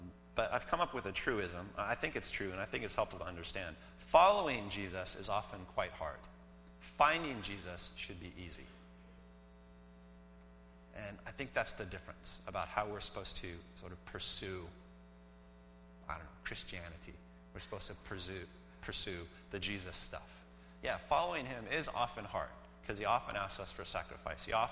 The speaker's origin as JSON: {"language": "English", "country": "United States", "said": "So I go and I visit Cuba from time to time, and because I'm an American, occasionally Cubans will want to talk policy to me."}